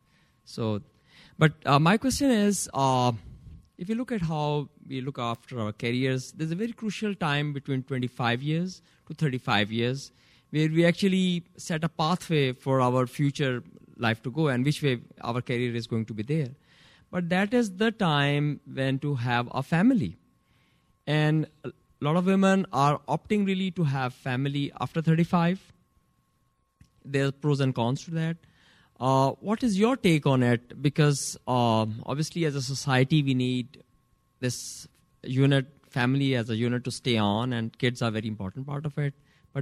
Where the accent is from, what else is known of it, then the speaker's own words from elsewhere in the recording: Pakistan; I'm from Pakistan